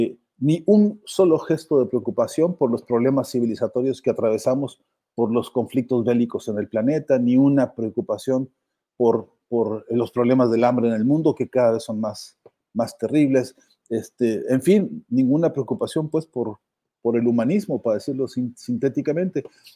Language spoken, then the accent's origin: Spanish; Mexico; porque siendo mexicano aquí y ahora, más de una vez está uno escuchando algún tipo de amenazas